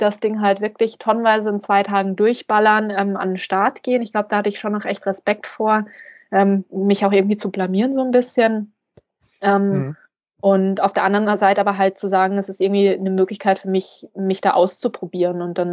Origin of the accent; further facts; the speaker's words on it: Hesse, Germany; ich bin in der Gegend groß geworden. Das ist der Taunus